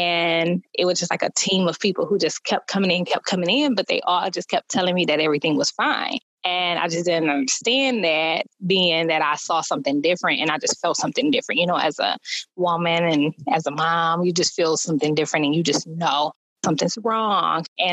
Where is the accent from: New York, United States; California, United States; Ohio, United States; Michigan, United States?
Michigan, United States; Saginaw; I am from Saginaw, Michigan.